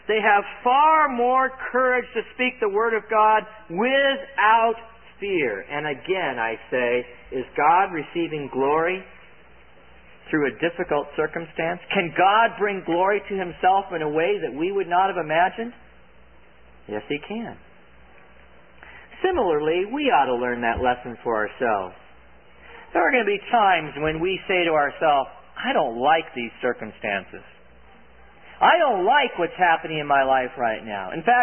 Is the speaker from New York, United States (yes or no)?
no; California, United States; I'm from California originally, and if I wanted anyone to win, it would be the Lakers.